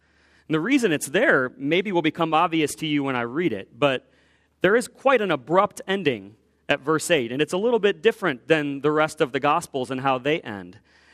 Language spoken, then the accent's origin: English; Cleveland, Ohio, United States; I'm from Cleveland and also a Purdue Boilermaker